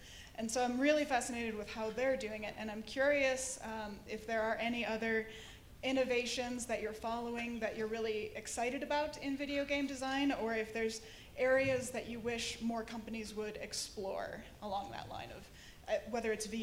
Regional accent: Minneapolis, Minnesota, United States; from Minneapolis, Minnesota.

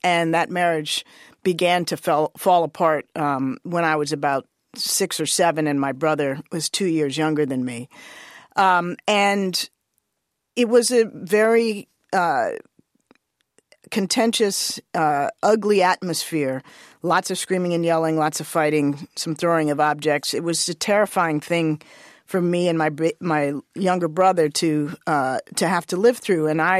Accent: Washington, District of Columbia, United States; I actually was born and raised in Washington, D.C.

